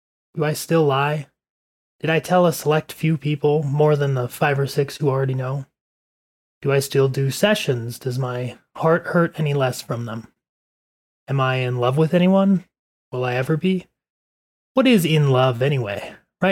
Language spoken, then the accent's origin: English; Indio, California, United States; born there; I was born in California in a place called Indio.